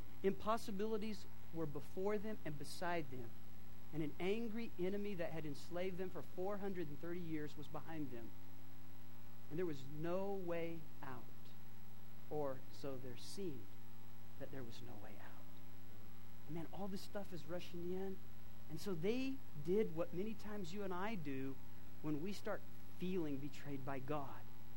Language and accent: English; Clear Lake, Texas, United States; Well, he didn't know I was from the Clear Lake area.